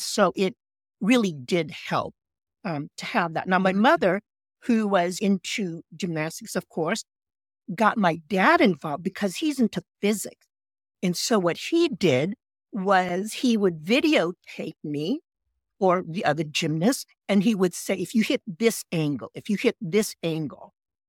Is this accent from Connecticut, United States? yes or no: no; Bloomington, Illinois, United States; small number of Asians and Filipinos, especially Filipinos, in the area I grew up in, the Midwest. I grew up in Bloomington, Illinois. The Vietnam War was new still. And so being Asian was not really very acceptable.